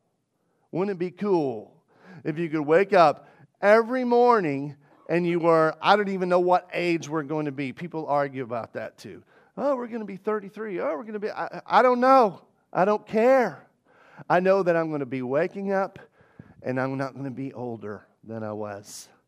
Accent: Arkansas, United States; Because I'm from Arkansas, we say detail.

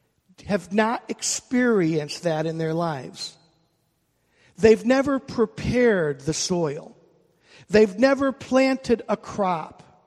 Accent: New York, United States; Most people, when I say that I grew up in New York, they think I grew up in Manhattan.

